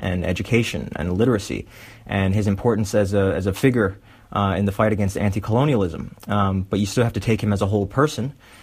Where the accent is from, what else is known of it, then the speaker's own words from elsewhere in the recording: Miami, Florida, United States; Well, if you're a Cuban-American kid growing up in Miami, he is the devil incarnate, right?